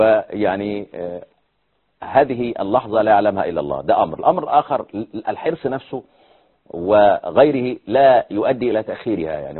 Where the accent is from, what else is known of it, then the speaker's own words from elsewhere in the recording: Egypt; عندنا في مصر كده تلاقي الجزائر كده